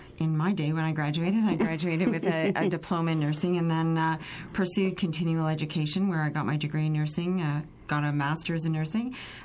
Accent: Guelph, Ontario, Canada; I was born and raised in Guelph. My dad was a World War II veteran who came from Poland after World War II, and he married my mom here, which is she's of Italian descent

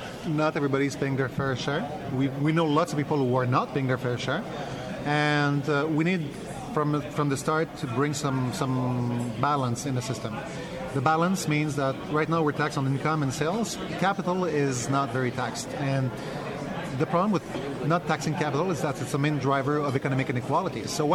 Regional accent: Quebec, Canada; I'm from Quebec

